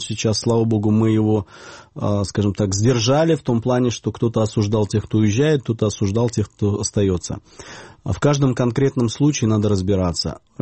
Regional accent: Crimea, Ukraine; Я обычный гражданин, которому хочется жить дома, на своей территории. Я обычный крымский татарин, который стремится хоть что-то сделать для того, чтобы Крым был возвращен

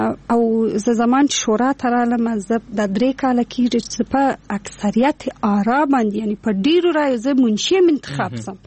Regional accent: Afghanistan; ځکه زه افغانه یم او موږ ټول یو افغانان

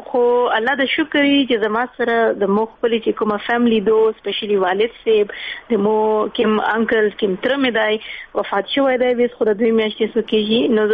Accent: Khyber Pakhtunkhwa, Pakistan; زه یو قبایلی یم، زه د ساوت وزیرستان یم،

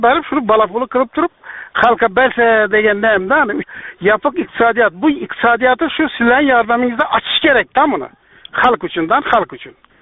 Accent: Xorazm Region, Uzbekistan; Men Xorazmdan.

